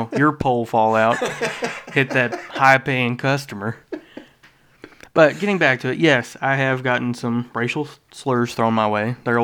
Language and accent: English; United States; born there; I wasn't born in fucking Africa. I was born in America.